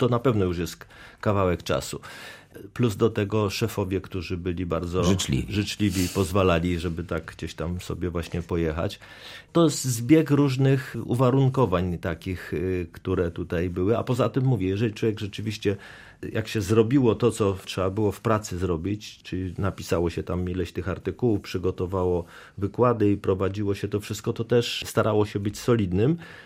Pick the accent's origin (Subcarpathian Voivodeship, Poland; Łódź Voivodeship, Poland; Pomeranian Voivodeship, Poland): Subcarpathian Voivodeship, Poland; Rzeszów; also born or lived in Wrocław; Nie, no ja jestem, jak mówię, rzeszowianinem, bo tutaj się wychowałem. Urodziłem się we Wrocławiu, ale to był taki epizod powojenny, powiedzmy, gdzie los rzucił rodziców, ponieważ my, cała nasza rodzina od pokoleń pochodzi z okolic Strzyżowa. W związku z tym rodzice potem się przenieśli do Rzeszowa